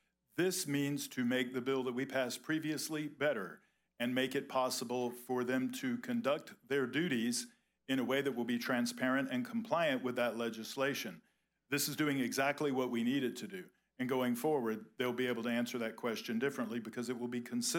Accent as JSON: {"language": "English", "region": "Florida", "country": "United States", "tie": "born or raised there", "said": "In my hometown, in Duval County, there was a raid"}